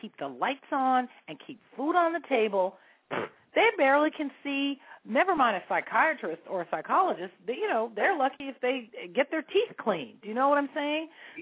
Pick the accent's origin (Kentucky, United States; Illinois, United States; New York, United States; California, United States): California, United States; San Francisco; Whereas when I was growing up in San Francisco, nobody that any of us knew saw a therapist.